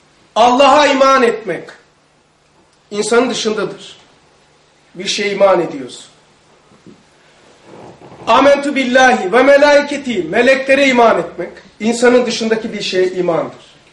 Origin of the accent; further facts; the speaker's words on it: Black Sea Region, Turkey; ben kendi memleketimi söyleyeyim. Karadeniz'de öyleydi.